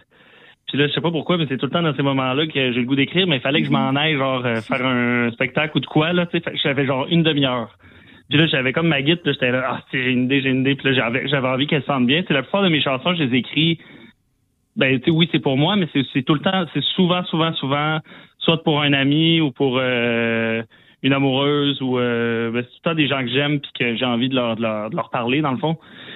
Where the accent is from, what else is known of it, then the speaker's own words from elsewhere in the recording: Quebec City, Quebec, Canada; Moi, je viens de Québec, là.